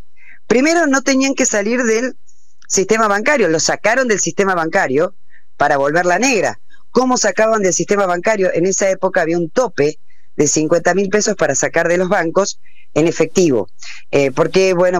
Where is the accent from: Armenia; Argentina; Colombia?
Argentina; Jujuy; Yo le decía, no, yo soy de Jujuy.